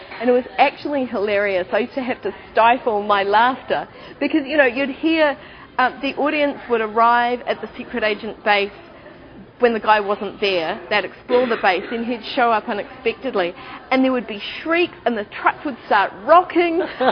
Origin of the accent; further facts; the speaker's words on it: Wellington, New Zealand; lay a story trail through the streets of Wellington, my hometown